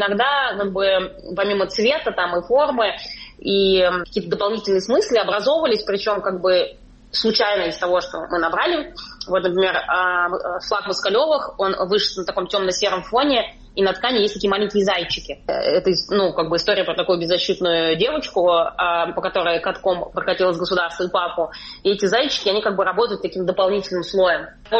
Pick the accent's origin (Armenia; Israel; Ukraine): Israel; я как бы из Израиля, у меня вот такая позиция.